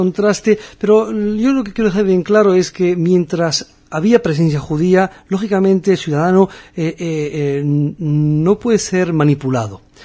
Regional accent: Morocco; yo soy hijo de Marruecos, he vivido, todas mis generaciones han vivido aquí, y me siento marroquí, como ciudadano marroquí que era en ese momento.

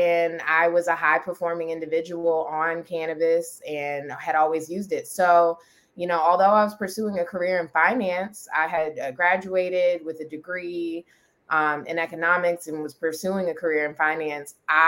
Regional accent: Maryland, United States; My home state of Maryland was issuing licenses within the next year.

